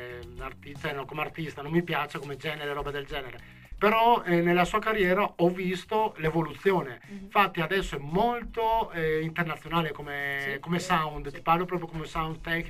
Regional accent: Southern Italy, Italy; Sono terrone, la R e la V.

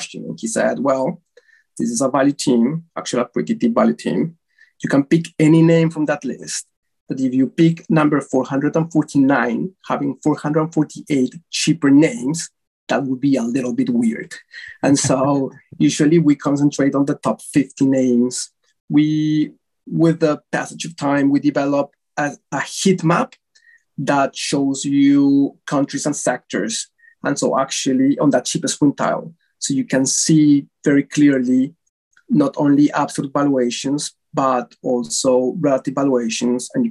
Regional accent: Bogotá, Colombia; From Bogota.

